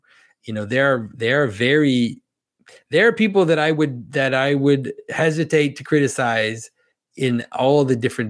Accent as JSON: {"language": "English", "country": "Canada", "said": "Because I was I'm French Canadian, and so I did consider Catholicism before becoming Orthodox."}